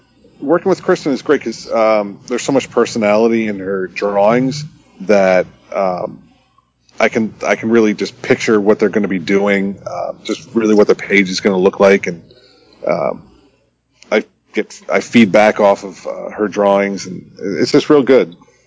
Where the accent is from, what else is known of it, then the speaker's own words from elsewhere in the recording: New Jersey, United States; I grew up in New Jersey, so I don't know if that helps explain the violence that our game sessions were going through.